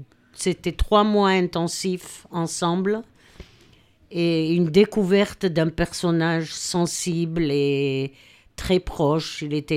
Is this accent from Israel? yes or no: yes; Israel; now in France; Je suis plutôt retournée chez moi en Israël une fois par an.